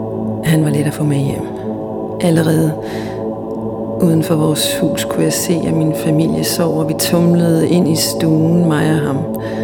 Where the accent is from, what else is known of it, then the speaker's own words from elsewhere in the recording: Nuuk, Greenland; now in Denmark; mens jeg stadig gik på skole i Danmark en af de vintre, hvor jeg var hjemme i Nuuk på juleferie.